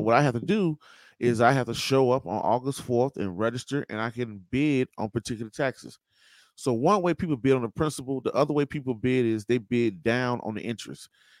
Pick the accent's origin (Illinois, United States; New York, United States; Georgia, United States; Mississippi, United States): Georgia, United States; I typed in my hometown, Burke County, Georgia.